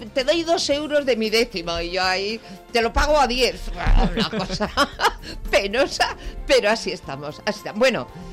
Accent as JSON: {"language": "Spanish", "town": "Madrid", "region": "Community of Madrid", "country": "Spain", "said": "lo solidarios que somos los madrileños."}